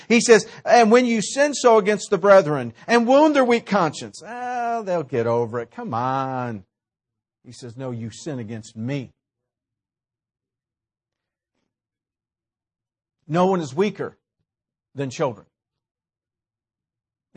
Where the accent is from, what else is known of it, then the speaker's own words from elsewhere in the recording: United States; and I thank the Lord I'm from America.